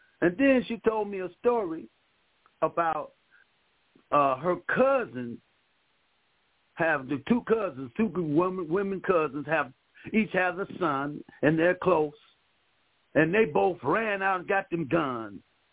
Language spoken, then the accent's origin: English; Ohio, United States; now in California, United States; and I'm from Ohio, but I've been living in California and aloof from a lot of the policies.